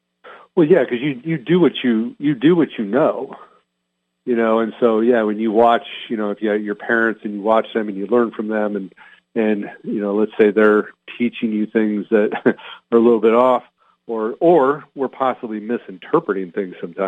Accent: California, United States; also born or lived in Pennsylvania; And I was born in Southern California, Montebello. We lived in Hacienda Heights. And then when I was like in fourth grade, we moved to Northern California. We were there for 1 year. Then we moved to Pennsylvania.

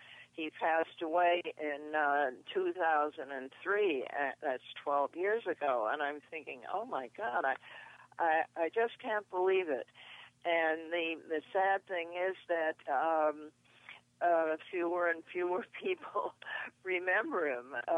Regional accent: Brooklyn, New York, United States; born there; It's called … because I was born in Brooklyn.

